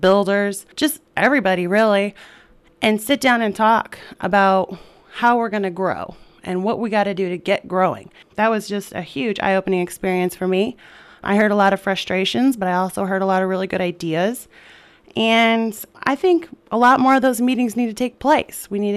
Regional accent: Iowa City, Iowa, United States; moved away as an adult; also born or lived in Portland, United States; Well, I am originally from Iowa, the Iowa City area. I grew up on an acreage outside Iowa City, and I spent summers on the neighboring Century Farm. I moved to Portland, Oregon when I was in my early 20s.

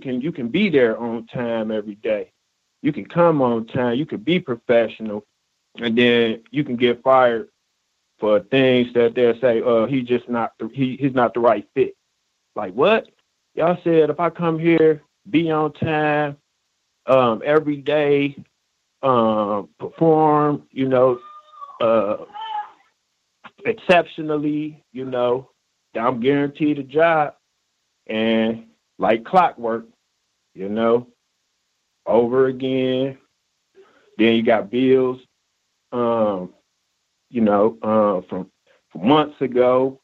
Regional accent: Detroit, Michigan, United States; I'm from Detroit, was mentioned earlier. Definitely a victim of racism, white supremacy in the workplace. Coming from Michigan, it's like Motor City.

